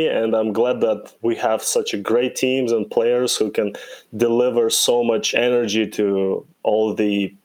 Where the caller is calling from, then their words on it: Toronto, Ontario, Canada; And I'm joining you from Toronto, Canada, the heart of the North